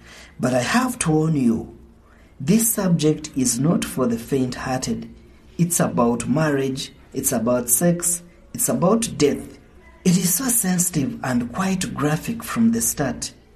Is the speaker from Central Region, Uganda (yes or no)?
no; Western Region, Uganda; This is about tribal rituals in my country. I'm from the Banyankole tribe, which makes me a Munyankole.